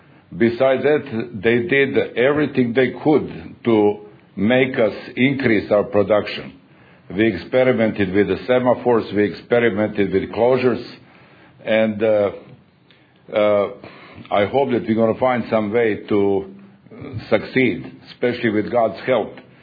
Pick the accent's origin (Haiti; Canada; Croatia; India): Croatia; now in United States; I'm Croatian American. I came here in 1972.